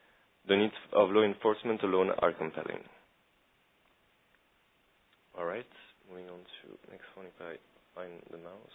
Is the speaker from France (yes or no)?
yes; France; accent: French; English is a second language; If you don't mind hearing my French accent the whole meeting, that's fine.